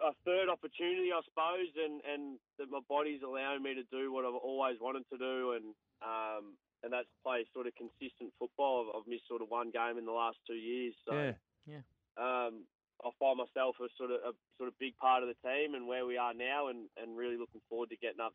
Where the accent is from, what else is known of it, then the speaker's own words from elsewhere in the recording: Sunshine Coast, Queensland, Australia; I'm from the Sunshine Coast, so I played for the Caloundra Panthers growing up